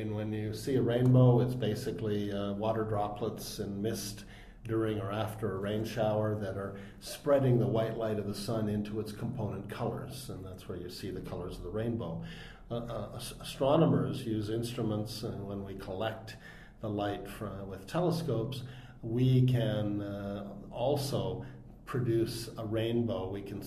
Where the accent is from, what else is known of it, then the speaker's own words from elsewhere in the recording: Canada; So I'm the Canadian who did not discover the supernova of the century.